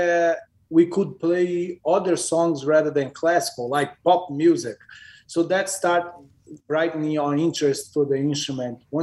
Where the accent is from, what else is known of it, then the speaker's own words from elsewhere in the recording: Rio de Janeiro, Brazil; we are from Brazil, Rio de Janeiro. What a lot of people don't know is that we are from the slums of Rio de Janeiro.